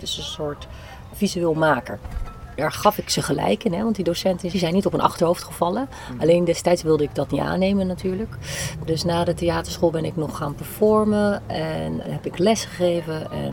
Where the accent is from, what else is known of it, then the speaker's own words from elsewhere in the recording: Zeeland, Netherlands; Ja, Zeeuws getogen moet ik dan zeggen. En daar kan je niet studeren, zeg maar, in Zeeland.